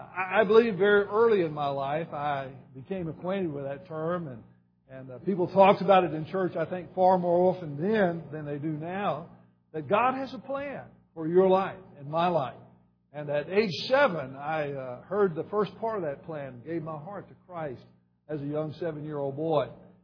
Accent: Shreveport, Louisiana, United States; at 15, I started preaching some and supplying around Shreveport, Louisiana, my hometown.

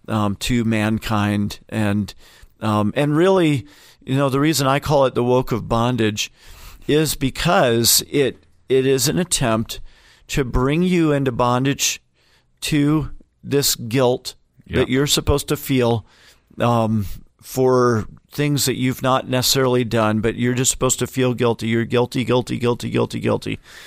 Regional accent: Terre Haute, Indiana, United States; And Terre Haute, Indiana, where I grew up, wouldn't be much better than that.

